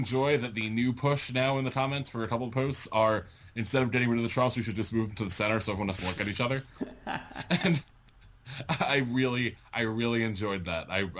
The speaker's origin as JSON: {"language": "English", "region": "Connecticut", "country": "United States", "tie": "born or raised there", "said": "And they're from my home state. I've been to Yale. I've like worked in New Haven before."}